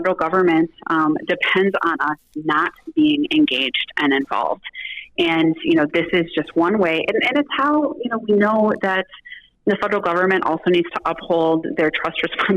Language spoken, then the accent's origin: English; Minnesota, United States; And I don't know about you, but as a Minnesotan, like, I am not coming in 11th place.